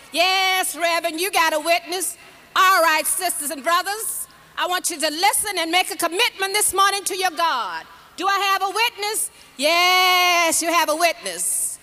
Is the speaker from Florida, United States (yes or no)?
yes; Miami, Florida, United States; born there; I'm very proud that I was born in Miami.